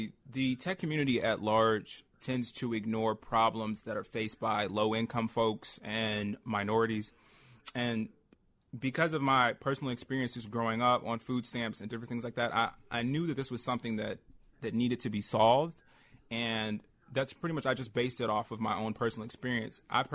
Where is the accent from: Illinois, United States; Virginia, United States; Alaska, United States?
Illinois, United States; Chicago; Well, I'm from Chatham. I'm from the South Side.